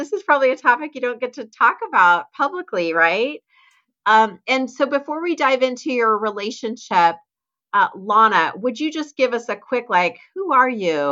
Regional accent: Fairbanks, Alaska, United States; I grew up in Fairbanks, Alaska.

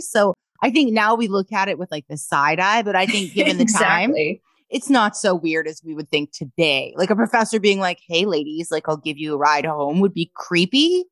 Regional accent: British Columbia, Canada; I'm from the Okanagan. So I grew up in the Okanagan. Okay. So it's small as well.

